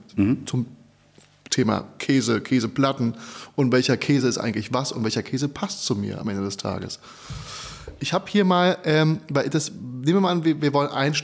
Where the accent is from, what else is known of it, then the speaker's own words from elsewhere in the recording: Frankfurt, Hesse, Germany; aber ich bin Frankfurter.